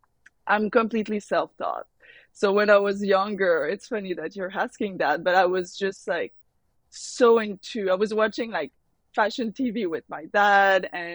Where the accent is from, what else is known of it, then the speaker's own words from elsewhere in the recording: Montreal, Quebec, Canada; So I'm from Montreal. I grew up in the suburbs, in a great family